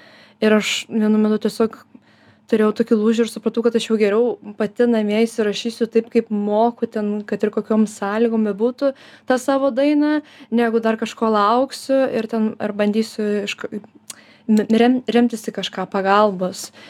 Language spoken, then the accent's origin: Lithuanian; Panevėžys, Panevėžys County, Lithuania; also born or lived in Kaunas / Vilnius; aš iš Panevėžio krausčiausi į Kauną gyventi konservatorijoje, mokiausi ten irgi